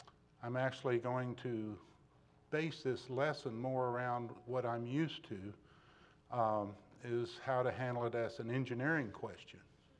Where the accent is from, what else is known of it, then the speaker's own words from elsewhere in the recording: Kansas, United States; moved away; I came from Kansas, moved down here and first time in 72, came off of a harvest crew.